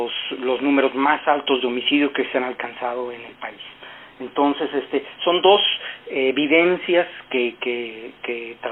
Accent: Mexico; y de hecho yo soy mexicano, entonces he estado de hecho haciendo varios estudios sobre el caso mexicano

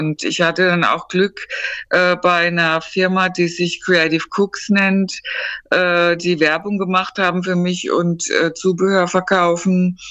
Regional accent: Rhine, Germany; moved away; Ich bin eine Wasserperson, bin am Rhein in Deutschland groß geworden. Da waren wir sehr oft in meiner Kindheit an den Rheinufern.

